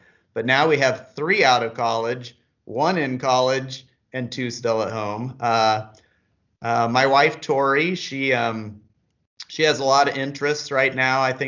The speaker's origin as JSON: {"language": "English", "region": "Iowa", "country": "United States", "said": "We're both from Iowa originally, and met in college."}